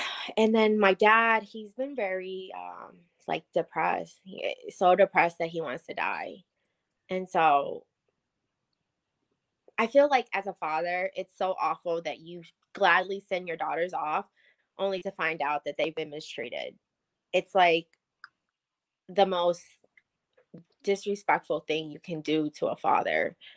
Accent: Myanmar; moved away; me and my sister, we are political refugees. We came from Burma during civil unrest.

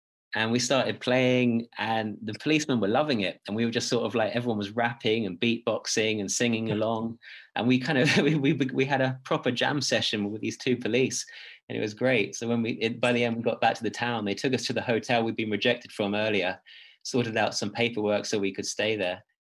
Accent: United Kingdom; You know, we're just travelers going to this national park. We're from Britain.

